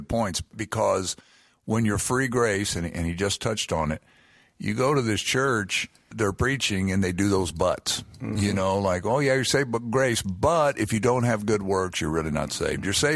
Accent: Kentucky, United States; He's saying that because I'm from Kentucky, too. He's originally from the western part of the state, and I am from the eastern part of the state of Kentucky.

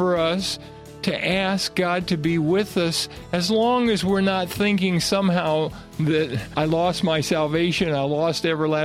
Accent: Los Angeles, California, United States; born there; See, I was born in Los Angeles? I was born at the Good Samaritan Hospital, of all places, in Los Angeles.

